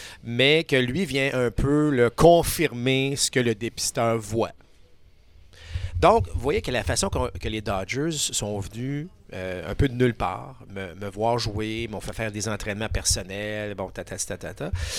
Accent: Sainte-Foy, Quebec, Canada; Et à un moment donné, je reçois une enveloppe chez nous, à Sainte-Foy

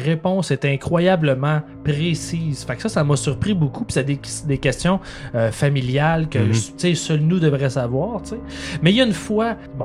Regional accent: Laval, Quebec, Canada; moi j'ai grandi à Laval.

